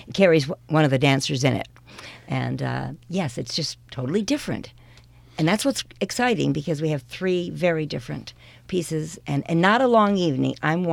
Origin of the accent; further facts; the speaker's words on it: Pittsfield, Massachusetts, United States; now in Albany, United States; I started out in the Berkshires, obviously, because I grew up in the Pittsfield area. And then I don't even remember if it's 25 years ago that I migrated to Albany.